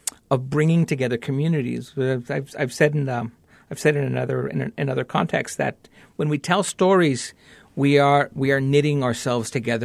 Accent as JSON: {"language": "English", "region": "California", "country": "United States", "tie": "born or raised there", "said": "I'm growing up in Northern California."}